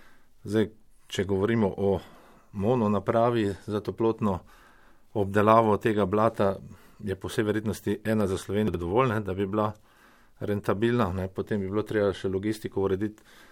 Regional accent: Celje, Savinja, Slovenia; mogoče tudi zato, ker prihajam iz Celja

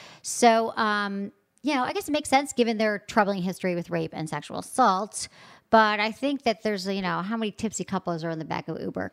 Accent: Michigan, United States; I grew up like skating in Michigan.

